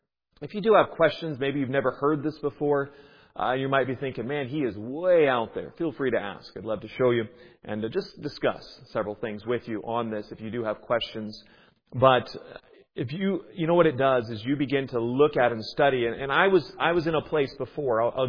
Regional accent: United States; I went to it out on the West Coast. I was there in the Seattle area. I'm originally from the States.

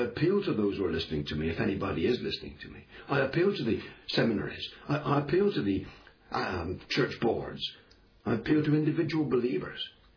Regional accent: England, United Kingdom; I'm an Englishman. The English, I tell the English now, we've had 500 or 600 years of gospel ministry.

